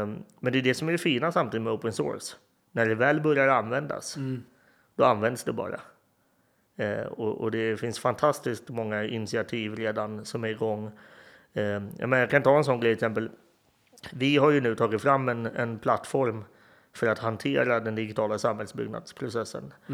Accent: Sweden; även jag som svensk är intresserad av att utreda saker innan det tas i bruk

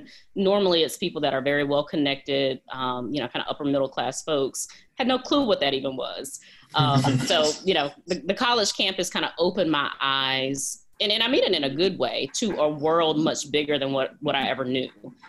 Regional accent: Roanoke Rapids, North Carolina, United States; In Eastern North Carolina, Roanoke Rapids. It's right on the Virginia border.

